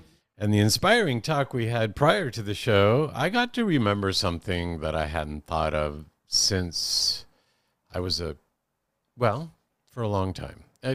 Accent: California, United States; Growing up in Central California, I had never seen a firefly

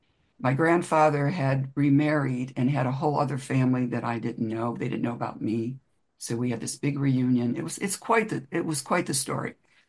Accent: Ohio, United States; I grew up in Ohio. I live in Illinois.

